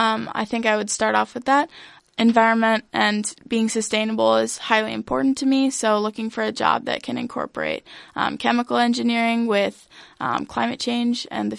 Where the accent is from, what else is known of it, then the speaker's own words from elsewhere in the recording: Ames, Iowa, United States; I have a lot of connections from growing up in Ames for the past 20 years